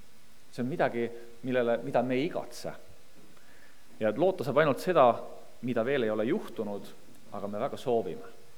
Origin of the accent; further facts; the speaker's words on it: Tallinn, Harju County, Estonia; Tallinnast.